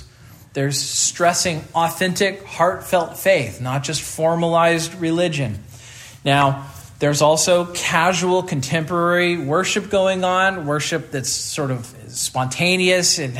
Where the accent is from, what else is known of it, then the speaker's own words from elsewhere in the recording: Kansas, United States; So I grew up in Kansas. I didn't grow up in California.